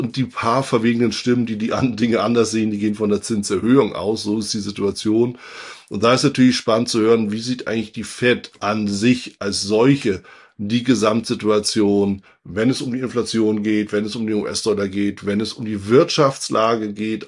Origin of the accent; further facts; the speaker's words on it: Northern Germany, Germany; und da spreche ich als Norddeutscher aus Erfahrung